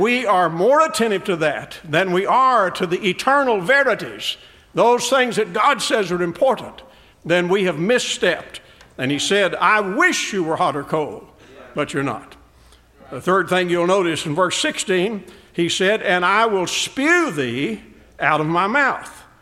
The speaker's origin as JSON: {"language": "English", "region": "Kentucky", "country": "United States", "tie": "born or raised there", "said": "But growing up in Kentucky like I did, you know, every boy in Kentucky plays basketball."}